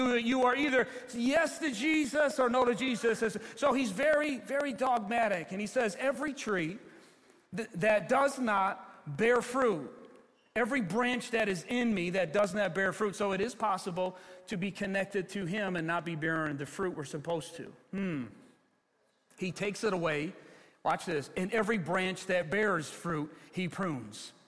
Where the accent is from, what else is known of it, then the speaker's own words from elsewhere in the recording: Ecorse, Michigan, United States; My mom and dad, we had a peach tree growing up in Ecorse.